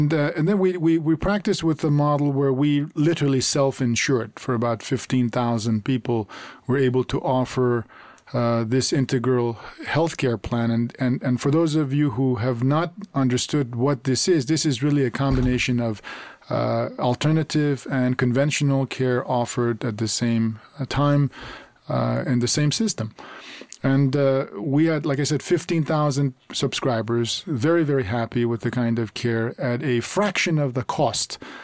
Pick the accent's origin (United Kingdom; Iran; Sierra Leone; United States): Iran; I was born and raised in Iran